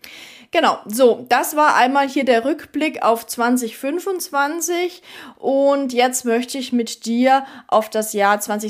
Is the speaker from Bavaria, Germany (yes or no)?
yes; Neuburg an der Donau, Bavaria, Germany; Und da haben wir jetzt hier mal in Neuburg an der Donau, meiner Heimatstadt, eine Printanzeige getestet